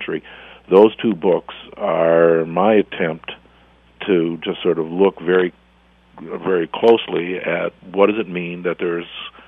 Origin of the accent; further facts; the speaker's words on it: Detroit, Michigan, United States; now in New York City, United States; I grew up in Detroit. You know, it was an auto town, it was a Teamster town, it was a UAW town, and you know, we just knew what labor meant.